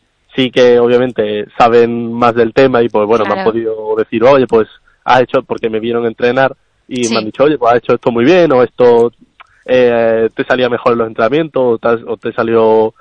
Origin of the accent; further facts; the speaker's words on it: Málaga, Andalusia, Spain; porque yo soy de Málaga